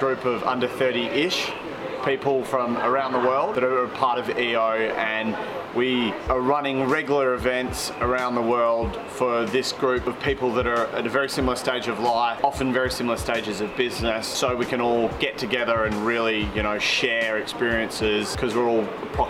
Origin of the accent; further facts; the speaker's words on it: Perth, Western Australia, Australia; I'm from Perth, Australia